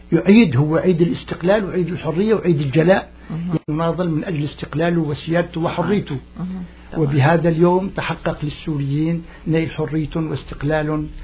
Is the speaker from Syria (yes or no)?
yes; Al-Hasakah, Al-Hasakah Governorate, Syria; والجلاء صار سنة 1946، كان عمري 14 سنة. أذكر أنه في دير الزور، باعتبار نحن من سكان الجزيرة كنا بالحسكة قريبين من دير الزور